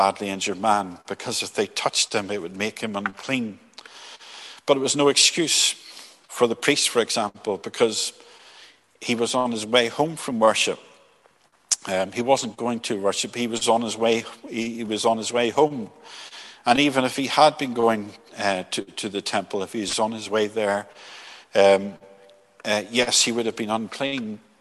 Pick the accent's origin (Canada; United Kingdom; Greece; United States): United Kingdom; Belfast, Northern Ireland; I grew up in Belfast. I was born the year the trouble started.